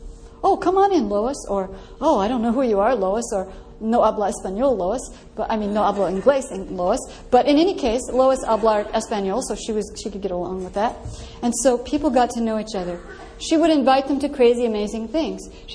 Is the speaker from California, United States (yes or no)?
yes; Los Angeles, California, United States; a whole bunch of people down in Los Angeles, which is, by the way, I never admit this in public, my hometown.